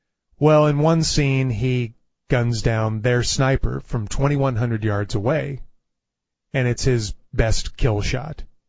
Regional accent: Texas, United States; Yes, and we know because we're from Texas.

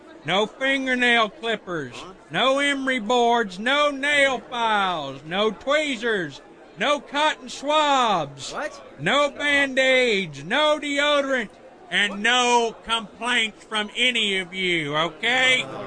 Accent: United States; Well, I'm from America, brother.

